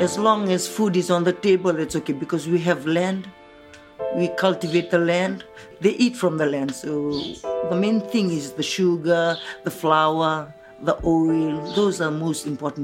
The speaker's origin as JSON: {"language": "English", "country": "Fiji", "said": "And then she asked, where are you from? I'm from Fiji."}